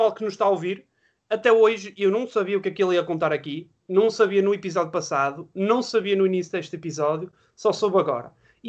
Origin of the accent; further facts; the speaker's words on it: Poland; Portuguese is a second language; sou polaca também. No caso, tu não me tens percebido pelo meu sotaque e pelo meu nome